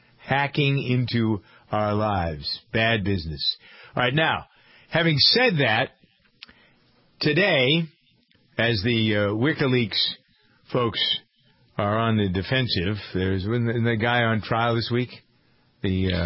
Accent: Boston, Massachusetts, United States; I'm from Boston.

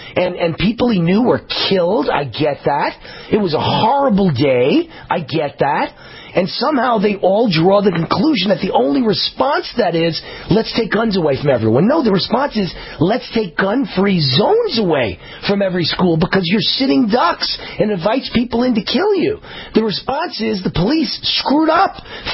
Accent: New York, United States; Number one, I was born and raised in New York, where everybody's liberal. Number two, I'm Jewish.

